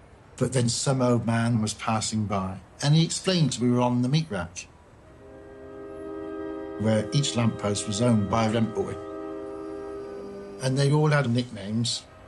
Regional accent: Exeter, South West England, United Kingdom; I told him I was from Exeter, outside London.

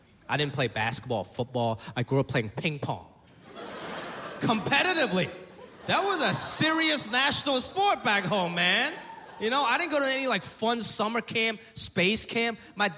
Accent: Hong Kong; I grew up very stereotypically in Hong Kong.

